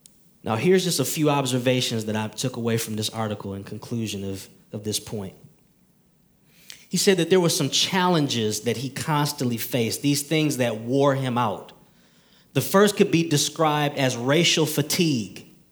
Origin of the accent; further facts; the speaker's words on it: Detroit, Michigan, United States; Now, I was raised in Detroit, Michigan.